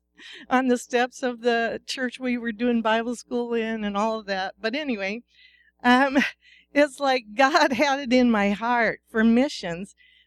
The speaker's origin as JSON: {"language": "English", "country": "United States", "said": "she knows we're from America, and so she's trying to be nice."}